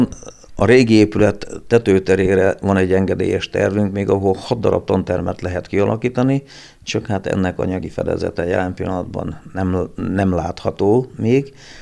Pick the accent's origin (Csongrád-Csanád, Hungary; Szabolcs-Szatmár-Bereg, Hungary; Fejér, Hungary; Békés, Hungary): Szabolcs-Szatmár-Bereg, Hungary; now in Hajdúböszörmény, Hungary; Én Szabolcsból származom, a feleségem tőzsgyökeres hajdúböszörményi, én úgy szoktam viccesen mondani, hogy én ide jöttem férjhez.